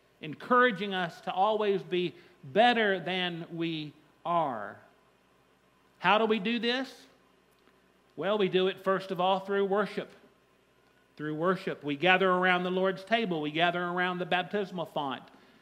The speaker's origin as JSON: {"language": "English", "region": "the South", "country": "United States", "said": "As a Southerner, I'm not so glad he joined the Union Army, but that's a different story."}